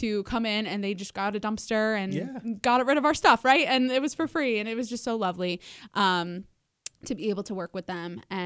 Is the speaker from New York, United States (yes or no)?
yes; New York, United States; I am from the Hudson Valley and, you know, I love it.